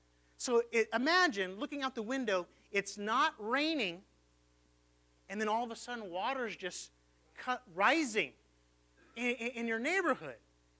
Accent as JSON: {"language": "English", "town": "Houston", "region": "Texas", "country": "United States", "said": "because, you know, I'm from Houston. That's where my parents live."}